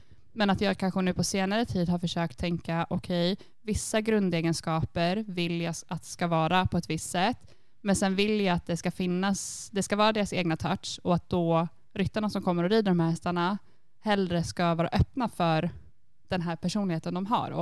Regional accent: Sweden; now in abroad; en sak som kanske skiljer sig från de hästar man är van att rida vid hemma i Sverige är att det går väldigt mycket mer fram här.

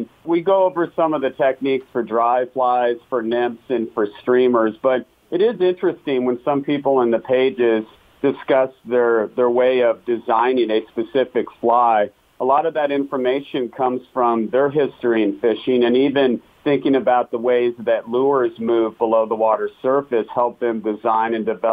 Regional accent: Colorado, United States; I'm a full-time fly fishing guide and author based out of Colorado. And I grew up fishing on the South Platte River

